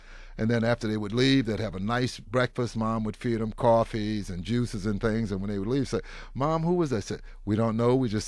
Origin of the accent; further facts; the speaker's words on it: Gulfport, Mississippi, United States; I think I had a wonderful experience as a young man growing up in Gulfport, Mississippi. It wasn't much as the northern sector of Mississippi was.